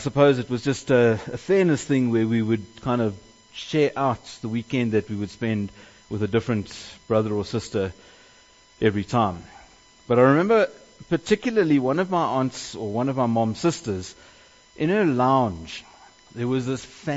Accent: KwaZulu-Natal, South Africa; we grew up in Northern Natal. I spent a lot of my time growing up in Northern Natal.

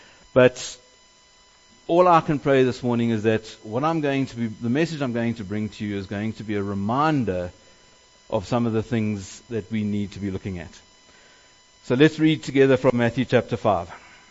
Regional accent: KwaZulu-Natal, South Africa; we grew up in Northern Natal. I spent a lot of my time growing up in Northern Natal.

